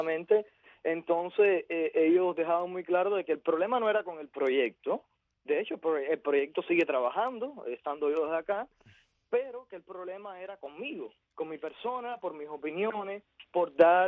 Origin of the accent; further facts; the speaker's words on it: Cuba; moved away; el día 28 de septiembre, hizo 8 meses desde que salí de Cuba. Yo salí un día 27, llegué al 28 a Ámsterdam.